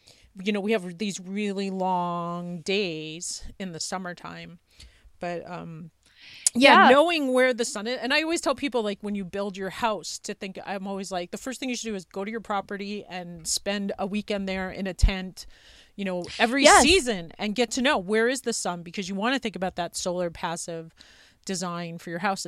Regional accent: New York, United States; now in Montana, United States; growing up in New York, I never knew which way was east, west, north, or south. But after living in Montana, everything I think about is north, south, east, or west.

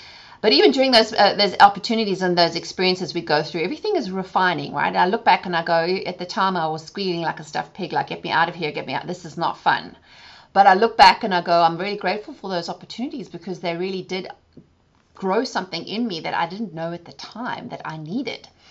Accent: South Africa; during growing up in South Africa, with it being so volatile

